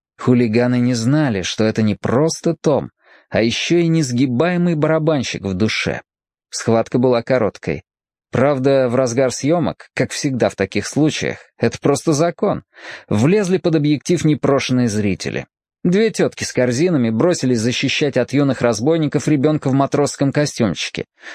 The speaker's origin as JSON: {"language": "Russian", "town": "Tyumen", "region": "Tyumen Oblast", "country": "Russia", "tie": "born there", "said": "Его олицетворял я сам, уроженец Тюмени."}